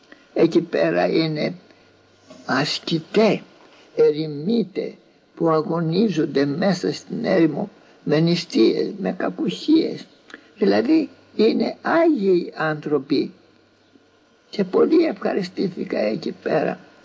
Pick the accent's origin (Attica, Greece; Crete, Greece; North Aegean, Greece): North Aegean, Greece; Kalloni; Έφυγα μια φορά από την πατρίδα μου, από τη Μυτιλήνη, από την Καλονή και πήγα στο Άγιον Όρος.